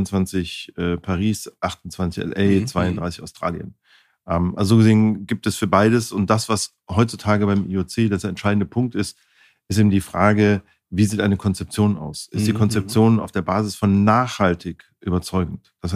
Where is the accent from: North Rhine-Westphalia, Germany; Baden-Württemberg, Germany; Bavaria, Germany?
North Rhine-Westphalia, Germany; Cologne; Ich komme selber aus Köln